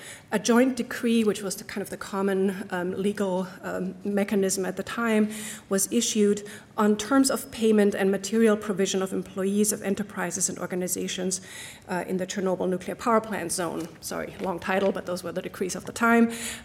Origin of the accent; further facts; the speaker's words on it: Austria; now in United States; I'm a professor in science and technology studies at Virginia Tech in the United States, although I'm originally from Austria.